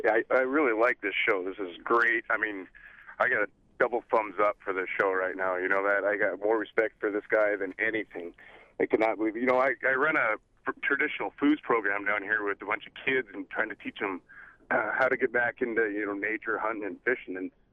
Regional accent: Wrangell, Alaska, United States; See, I grew up here in Wrangell where, you know, a lot of people don't have money. There's not a lot of income here

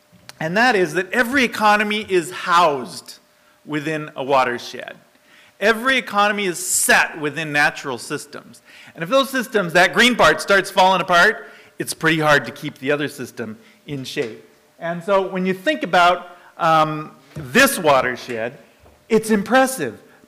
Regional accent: Washington, United States; also born or lived in Louisiana; And I was down in Louisiana for about 5 years. I'm from Washington State, and I grew up catching an awful lot of salmon, I have to say.

